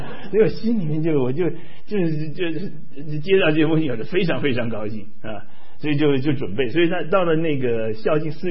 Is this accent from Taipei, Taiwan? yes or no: no; Hsinchu, Taiwan; 因为我是在新竹出生长大的我在台湾出生长大的，我到在新竹念书，新竹交大